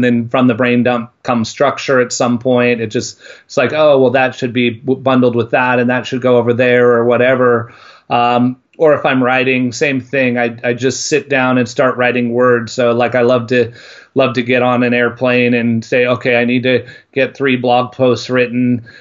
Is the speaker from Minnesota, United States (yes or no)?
no; California, United States; I put hot sauce on everything, being a Californian.